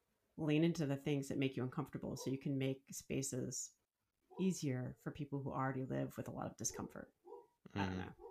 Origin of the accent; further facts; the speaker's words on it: New Jersey, United States; I'm from New Jersey, whatever the gods of New Jersey are.